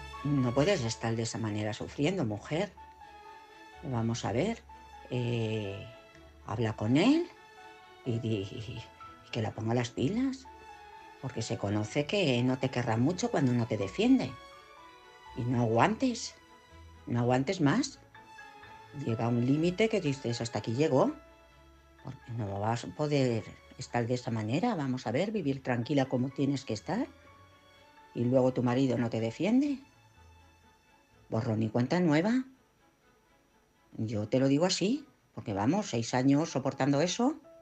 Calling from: Madrid, Community of Madrid, Spain; de Madrid.

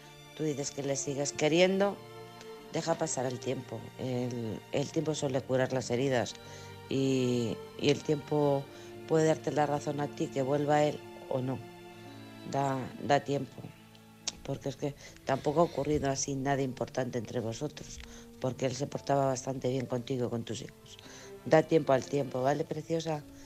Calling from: Alcorcón, Community of Madrid, Spain; de Alcorcón.

